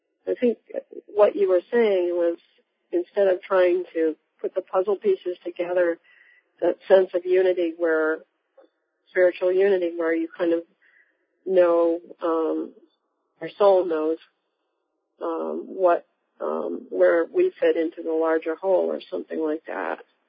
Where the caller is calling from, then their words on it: Massachusetts, United States; I'm calling from Massachusetts.